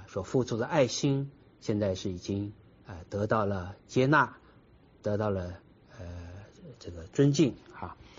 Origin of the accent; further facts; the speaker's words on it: China; 他们是真正中国的朋友啊，我们中国人所谓患难见真情啊